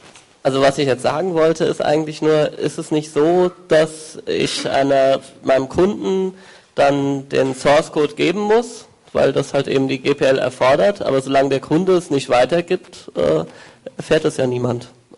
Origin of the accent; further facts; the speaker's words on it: Frankfurt am Main, Hesse, Germany; ich komme aus Frankfurt am Main.